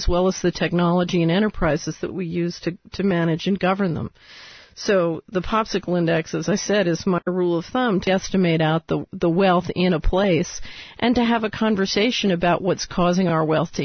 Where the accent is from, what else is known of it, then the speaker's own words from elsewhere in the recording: Philadelphia, Pennsylvania, United States; So, for example, when I was a child growing up in West Philadelphia, the popsicle index was 100%.